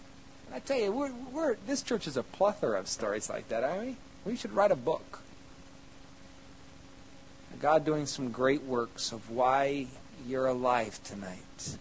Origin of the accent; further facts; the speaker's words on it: Iowa, United States; now in Wisconsin, United States; I mean, I'm from Iowa, okay? So I realize that's a place to leave.